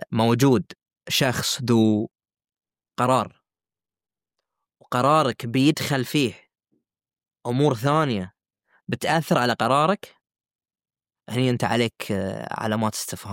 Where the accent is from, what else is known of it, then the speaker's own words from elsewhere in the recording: Bahrain; أحد أهم المشاريع الكروية اللي عندنا في البحرين